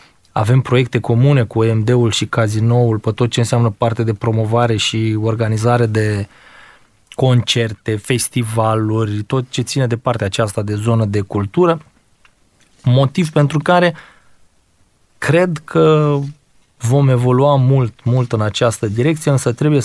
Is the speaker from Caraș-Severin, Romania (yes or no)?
no; Constanța, Constanța County, Romania; noi, în primul rând, ca și localnici, ca și constanțeni, ca și dobrogeni, să ne apreciem mai mult locurile în care trăim